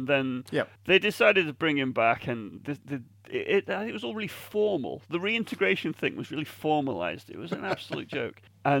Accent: England, United Kingdom; I'm English

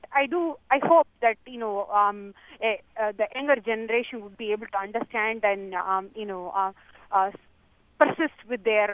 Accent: India; I'm a vegetarian by birth. You know, I grew up in India, and I'm a vegetarian by birth.

